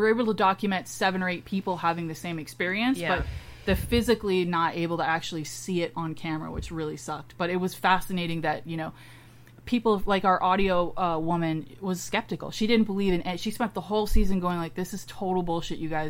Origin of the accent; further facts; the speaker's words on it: Ontario, Canada; I'm from Canada, so Ancaster, Ontario.